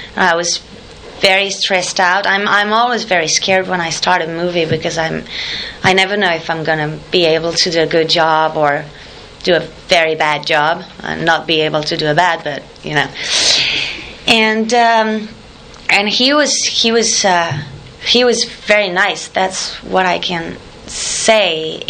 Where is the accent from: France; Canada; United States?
France; first language French; English is a second language; Because I'm French and I started learning English when I was 12, and it's already late, you know, to really have a perfect accent.